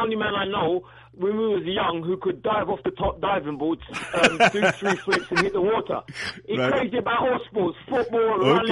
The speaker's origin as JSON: {"language": "English", "region": "London", "country": "United Kingdom", "tie": "born or raised there", "said": "I grew up in the East End of London, which is predominantly, at that time, was more whites than blacks."}